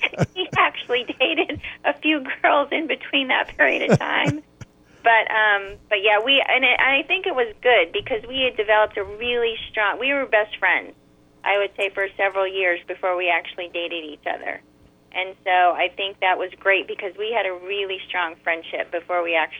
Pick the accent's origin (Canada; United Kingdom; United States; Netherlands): United States; California; We grew up in Southern California, and I was going to go and be a lawyer and go to law school.